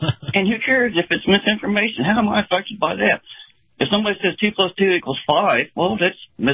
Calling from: Clearwater, Florida, United States; Hey, Kyle. … from Clearwater again.

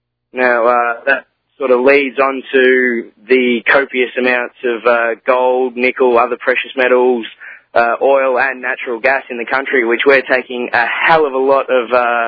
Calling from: Melbourne, Victoria, Australia; I'm in Melbourne.

